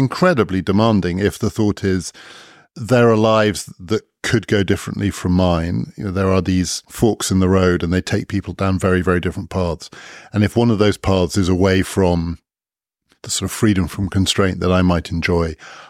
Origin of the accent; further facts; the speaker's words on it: United Kingdom; I'm white, I'm male, I'm well off, I'm British.